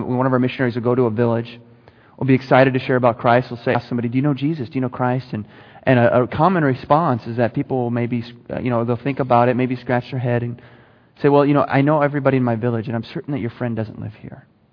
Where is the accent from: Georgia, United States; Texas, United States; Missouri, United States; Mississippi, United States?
Texas, United States; Dallas; now in Arizona, United States; So, hope you can understand my accent. You guys can, right? I'm from Dallas, so Texas.